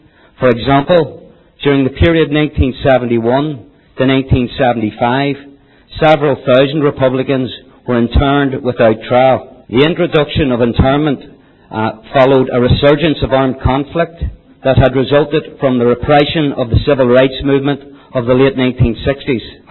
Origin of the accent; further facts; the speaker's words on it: Belfast, Northern Ireland, United Kingdom; I come from Belfast in Ireland. I'm an Irish Republican.